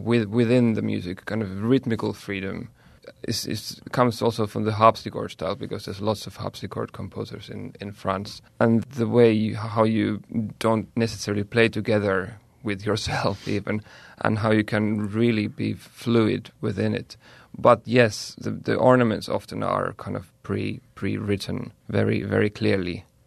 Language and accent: English; Finland; I'm from Finland.